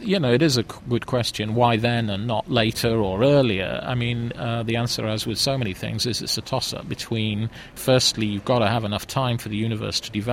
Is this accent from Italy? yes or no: no; Wales, United Kingdom; So I was brought up in Wales